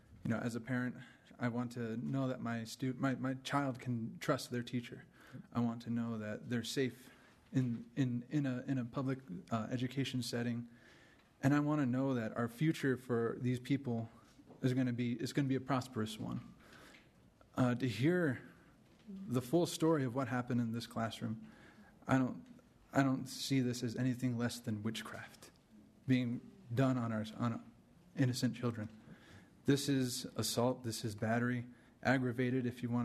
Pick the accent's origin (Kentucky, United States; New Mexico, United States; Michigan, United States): New Mexico, United States; Isleta; I'm from the Pueblo of Isleta here in New Mexico, and as well as the Navajo.